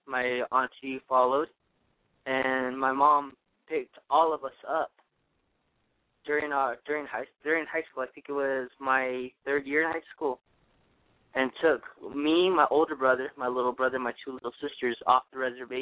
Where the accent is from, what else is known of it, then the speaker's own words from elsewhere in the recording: Crystal, New Mexico, United States; I'm from Crystal, New Mexico. I'm born for the Bitterwater clans, and also born for the Tangle clans. I'm 26 years old